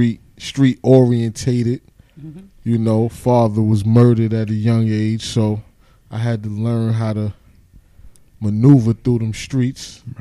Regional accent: New York City, New York, United States; Yeah, I'm from Harlem, New York. I was born in Harlem Hospital, man.

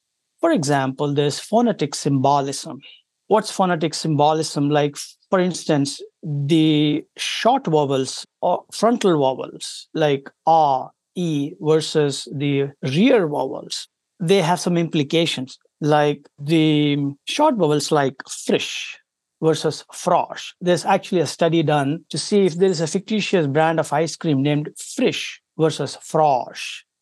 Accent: India; moved away as an adult; now in United States; I come from India originally. I came to US in the year 2005.

